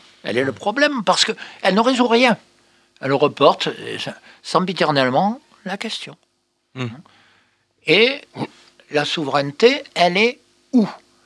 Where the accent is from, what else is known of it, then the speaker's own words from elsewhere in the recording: Marseille, Provence-Alpes-Côte d'Azur, France; Comme chacun le sait, je suis marseillais.